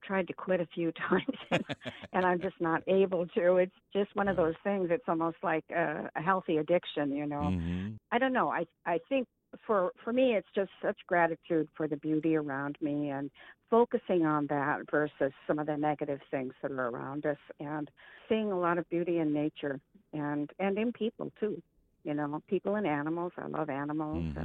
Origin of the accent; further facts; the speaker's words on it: Chicago, Illinois, United States; born there; I was born originally in Chicago, Illinois, and I'm a transplant up here in the Northwest.